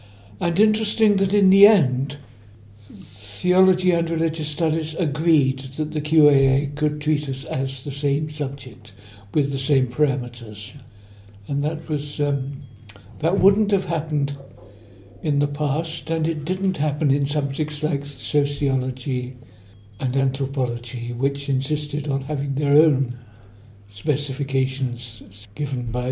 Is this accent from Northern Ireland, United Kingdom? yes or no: no; South East England, United Kingdom; I grew up in the Chiltern village, where with the Norman church, where my father was the vicar.